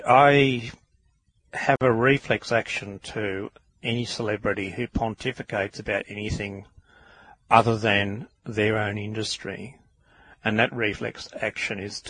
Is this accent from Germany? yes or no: no; Australia; I'm an Australian. I'm proud of my Australian culture